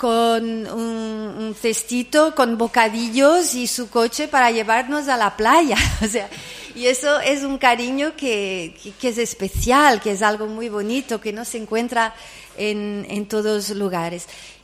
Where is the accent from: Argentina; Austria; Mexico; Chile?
Austria; first language German; Spanish is a second language; yo crecí hablando alemán en Austria